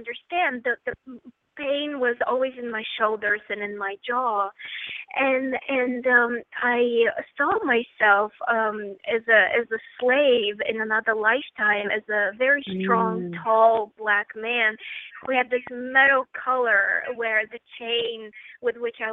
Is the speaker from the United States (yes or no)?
no; Bulgaria; I grew up in Bulgaria, and at that time it was a communist country, so nobody spoke to me about God.